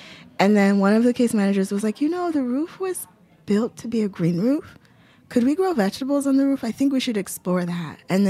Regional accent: Lagos, Nigeria; I grew up in Lagos, which is like a city.

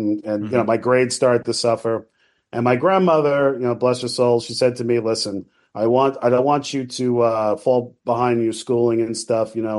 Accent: Massapequa, New York, United States; Yeah, I grew up in Massapequa, Long Island, mm-hmm. and there was a closeout store there called Odd Lot.

